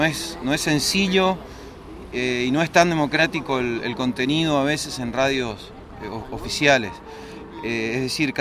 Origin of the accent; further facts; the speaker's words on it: Misiones, Argentina; Yo soy de Misiones, Argentina, es la tierra en donde están las cataratas del Iguazú, en donde habita el pueblo guaraní, los guaraníes